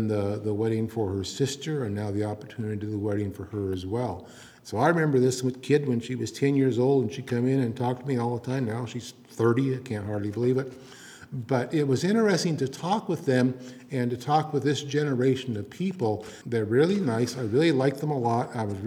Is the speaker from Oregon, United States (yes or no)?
yes; Bend, Oregon, United States; I remember as a kid growing up in Bend, to go up to the City of Roses